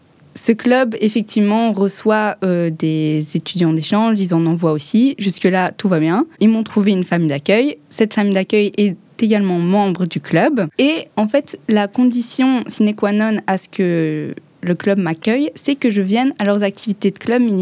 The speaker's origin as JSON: {"language": "French", "country": "Belgium", "lives_now": "Japan", "said": "Oui, je viens de Belgique."}